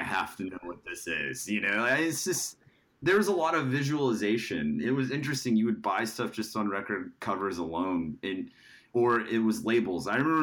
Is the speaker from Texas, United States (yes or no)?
yes; Midland, Texas, United States; I did. I grew up in West Texas. So I grew up in the middle of nowhere. I was born in Big Spring, and then my parents, when I was one, moved to Midland, the land of Friday Night Lights.